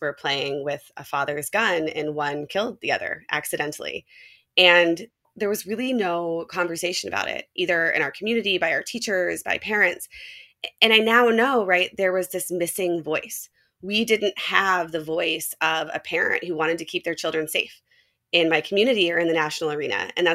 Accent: Ohio, United States; I grew up in Ohio, a suburb of Columbus.

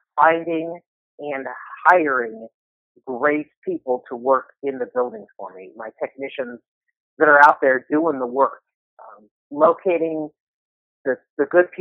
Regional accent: Denver, Colorado, United States; Well, I grew up in Denver, so I've been here for almost all my life.

